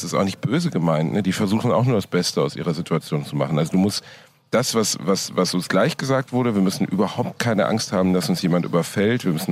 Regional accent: Germany

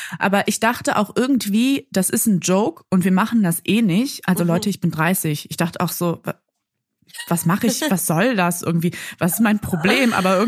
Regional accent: Mönchengladbach, North Rhine-Westphalia, Germany; Ich komme aus Mönchengladbach.

